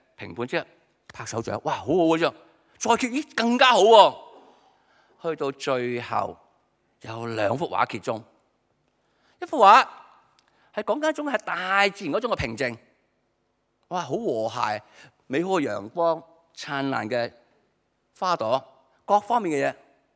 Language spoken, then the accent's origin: Chinese; Hong Kong; 我们中国人，我们香港人很实际嘛